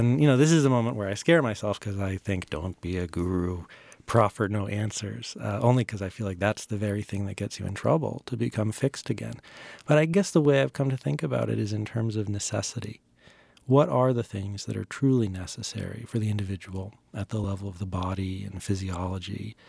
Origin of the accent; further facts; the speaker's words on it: Concord, Massachusetts, United States; And growing up near Concord, you know, there are all kinds of tourist sites